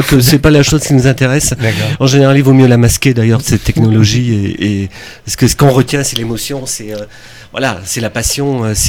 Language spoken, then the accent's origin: French; Costaros, Auvergne-Rhône-Alpes, France; moved away as an adult; Oui, alors moi je suis né à Costaro, je suis un enfant du pays. Et puis vers l'âge de 20 ans, j'étais attiré par la capitale